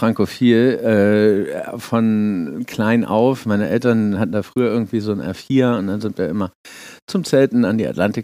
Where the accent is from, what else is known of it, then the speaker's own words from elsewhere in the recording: Hamburg, Germany; also born or lived in Schleswig-Holstein; ich komme aus Hamburg und war auch in Schleswig-Holstein